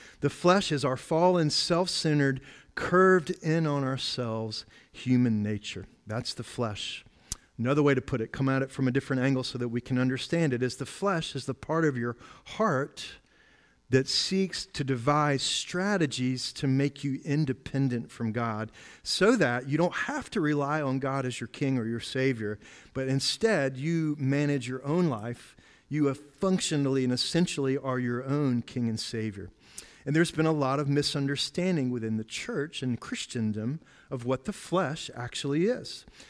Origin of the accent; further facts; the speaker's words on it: South Carolina, United States; now in Southwest Virginia, United States; I'm from South Carolina. That's definitely the South, but I think we're still in the South.